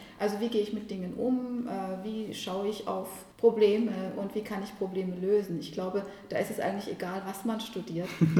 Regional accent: Istanbul, Turkey; German is a second language; now in Germersheim, Germany; ich komme auch aus Istanbul.

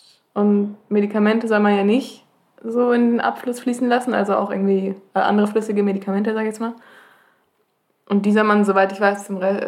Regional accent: Rhineland-Palatinate, Germany; ich weiß nicht, ob das in ganz Rheinland-Pfalz so ist, aber wo ich aufgewachsen bin, gab es nur ein Glas Müll und keine Farbentrennungen.

